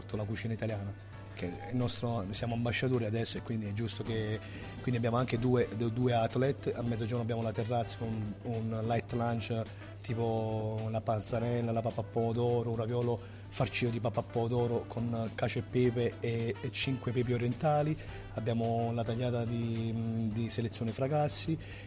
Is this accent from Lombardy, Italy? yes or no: no; Campania, Italy; io sono un campano